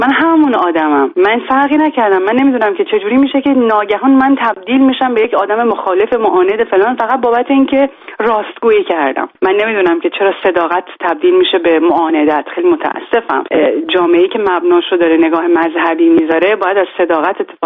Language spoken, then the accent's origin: Persian; Iran; moved away; من و همه آدمایی که مجبور شدن به هر دلیلی به هر فشاری از ایران بیان بیرون، همه ما عاشق ایرانیم